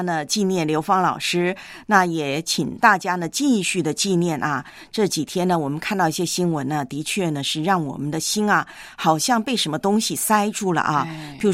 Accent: Taiwan; 就是在老家啊，我的老家台湾呢不但是有水患

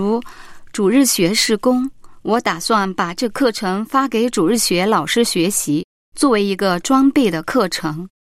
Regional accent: Beijing, China; 大家好，我是北京的

